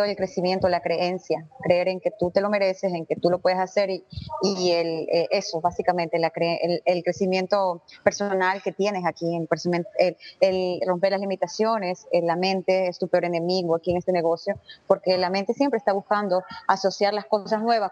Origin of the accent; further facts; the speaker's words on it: Guayaquil, Guayas, Ecuador; es una mujer de 35 años. Vengo de Guayaquil, Ecuador.